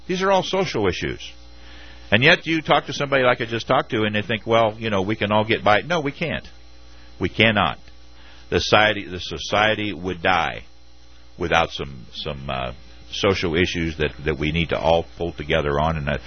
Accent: Midwest, United States; I am from the Midwest originally, and I know how Democrats in the Midwest feel.

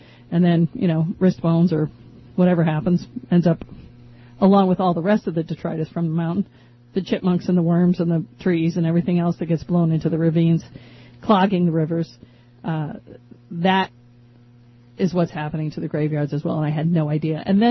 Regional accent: Maine, United States; basically I'm from Maine. And we have a couple of mountains.

